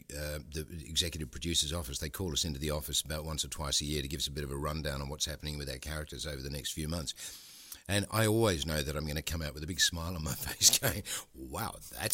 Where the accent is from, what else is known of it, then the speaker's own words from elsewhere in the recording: London, United Kingdom; Yeah. I'm a Londoner, mate.